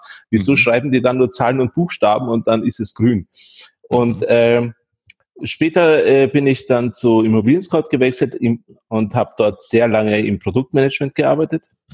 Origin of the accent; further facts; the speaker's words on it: Vienna, Austria; moved away as an adult; now in Berlin, Germany; Ich komme ursprünglich aus Wien, bin jetzt seit 20 Jahren in Berlin arbeitend und wohnend.